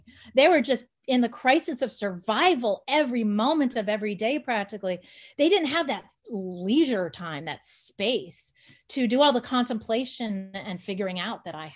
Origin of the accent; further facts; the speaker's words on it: Chicago, Illinois, United States; And culturally, I was raised Native, even though I was born and raised in Chicago.